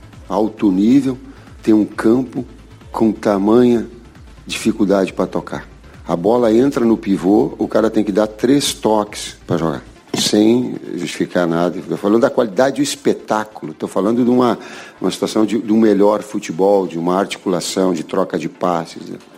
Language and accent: Portuguese; Rio Grande do Sul, Brazil; E eu pedi, e até sendo gaúcho, eu pedi porque não senti da outra vez um carinho.